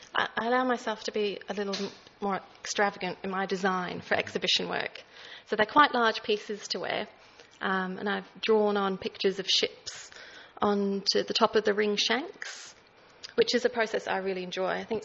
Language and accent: English; England, United Kingdom; I grew up in England, surrounded by a lot of history and like local ghost stories and things.